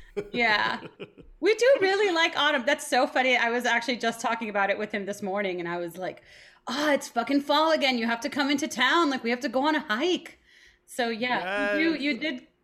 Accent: Miami, Florida, United States; No, I grew up in Miami.

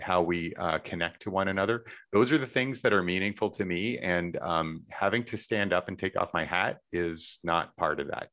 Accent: Canada; I'm a Canadian patriot and proud to be a Canadian

